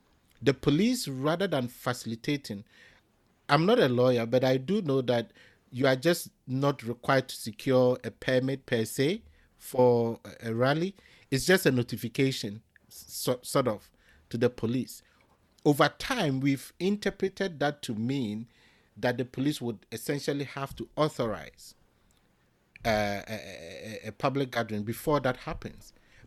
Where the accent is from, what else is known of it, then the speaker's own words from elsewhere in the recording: Ghana; I, as a Ghanaian, expect to be treated within Ghana in a certain way.